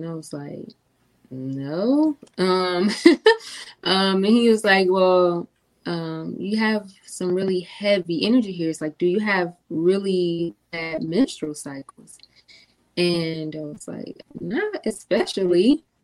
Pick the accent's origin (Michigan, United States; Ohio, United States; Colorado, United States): Michigan, United States; Detroit; And as a high school student growing up in Detroit, there was a time when a lot of children were being murdered.